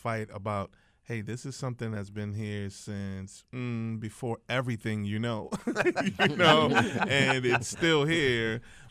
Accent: United States; I'm American, you know.

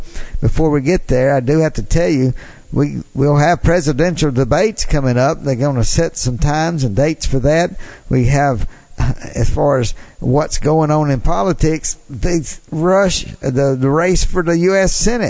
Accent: Tupelo, Mississippi, United States; I know in my hometown right now in Tupelo, Mississippi, we're having a lot of discussion now

